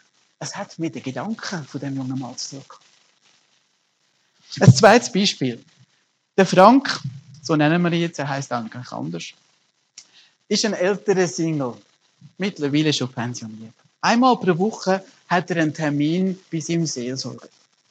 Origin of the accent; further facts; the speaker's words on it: Germany; born there; Meine Mutter ist Bündnerin, meine Frau ist Bernerin und ich bin in Deutschland geboren.